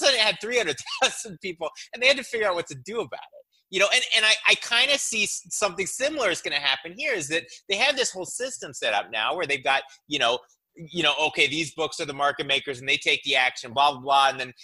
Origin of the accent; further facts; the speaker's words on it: New Orleans, Louisiana, United States; I'm from New Orleans, you know